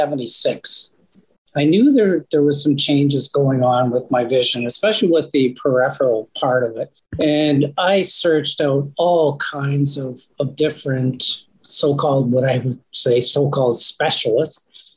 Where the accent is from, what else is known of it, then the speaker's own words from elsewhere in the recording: Ontario, Canada; I moved back to my hometown, which is a very small community in northern Ontario in Canada, maybe a population at the time around 10,000 people.